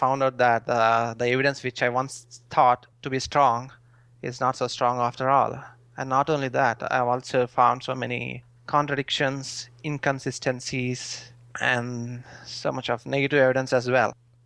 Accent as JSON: {"language": "English", "country": "India", "said": "I come from India."}